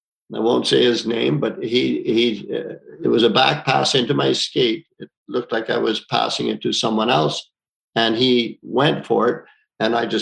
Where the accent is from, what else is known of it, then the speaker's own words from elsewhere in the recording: Ontario, Canada; Well, I grew up in a small town, 2,200 people in northern Ontario, and at least half of them were Italians.